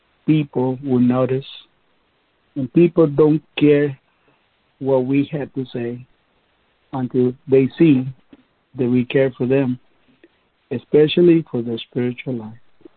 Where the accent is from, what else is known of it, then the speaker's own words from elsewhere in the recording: Mexico; but mainly from Mexico, my home country, where we have been able to preach the gospel